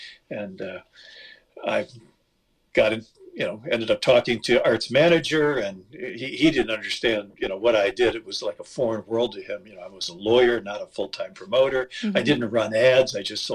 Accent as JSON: {"language": "English", "town": "Euclid", "region": "Ohio", "country": "United States", "tie": "born or raised there", "also_born_or_lived": "Columbus", "said": "home for me was Euclid. I was born and raised in Euclid, Euclid High, class of 68, and ended up in Columbus for law school and stayed put."}